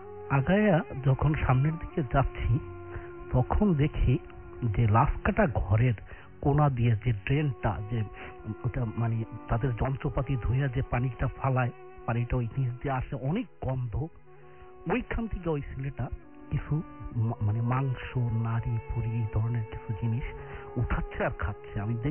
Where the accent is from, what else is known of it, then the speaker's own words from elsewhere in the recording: Madaripur, Dhaka Division, Bangladesh; মাদারীপুর থেকে এসেছি।